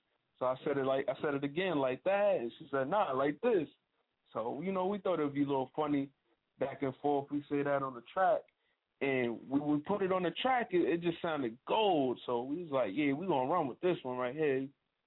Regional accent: Brooklyn, New York, United States; also born or lived in Charlotte; Well, my partner from Queens, I'm from Brooklyn, so with me, I would say, you know, looked up

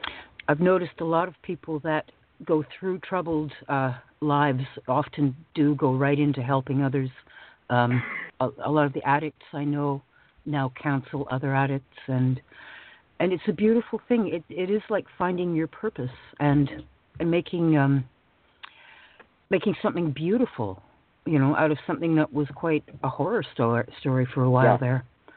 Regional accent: Canada; I'm Canadian, eh, so I really like your accent.

